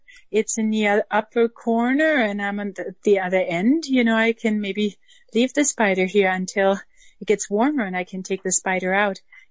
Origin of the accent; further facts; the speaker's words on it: Germany; I grew up in Germany post-World War II, and there was absolutely no consciousness about animals.